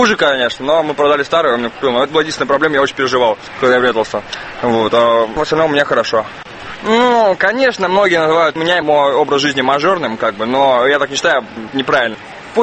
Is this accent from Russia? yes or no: yes; Moscow, Russia; В Москве хорошо живется, я коренной житель Москвы, родился здесь, вырос.